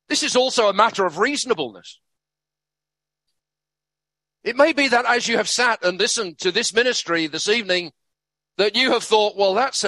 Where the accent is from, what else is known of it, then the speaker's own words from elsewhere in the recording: London, United Kingdom; I remember growing up in London, I thought the world was, what that meant was, that the world was pubs, clubs, and cinemas.